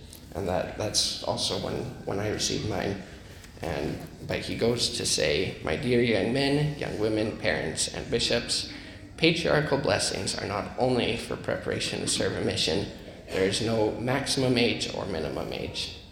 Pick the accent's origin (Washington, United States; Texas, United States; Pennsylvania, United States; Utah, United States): Utah, United States; Spanish Fork; I'm from Spanish Fork, Utah. I've been serving for about 4 months now.